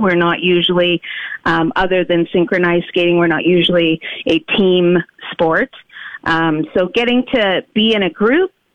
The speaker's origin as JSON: {"language": "English", "country": "Canada", "said": "being Canadian. It's part of, especially being up north in Fort McMurray"}